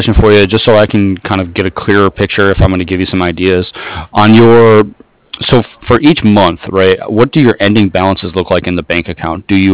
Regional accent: Toledo, Ohio, United States; Oh, okay. I'm from Toledo, so...

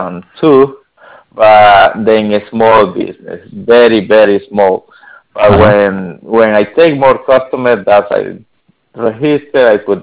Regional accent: El Salvador; English is a second language; because we are from El Salvador. My family and me are from El Salvador.

